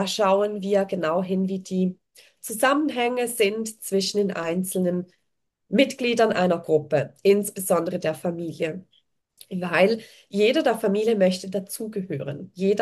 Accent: Switzerland; ich bin zwar Schweizerin

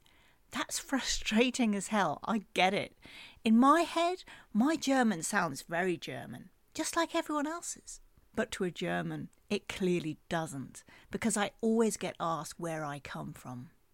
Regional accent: United Kingdom; Just because I'm British, that doesn't mean that I'm entitled to insist that my version is the only pure version on the planet.

